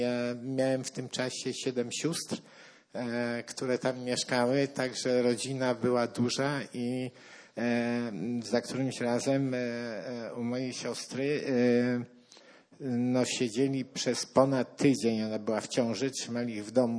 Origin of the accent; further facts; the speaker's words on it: Subcarpathian Voivodeship, Poland; Ja urodziłem się w Bieszczadach, tam się wychowałem.